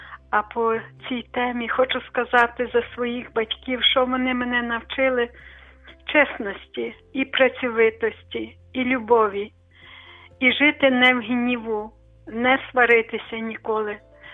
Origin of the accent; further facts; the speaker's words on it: Lviv Oblast, Ukraine; бо я з Бродівщини, і йшли пішком в Дубно, і там, щоб продати, і купити щось до хати.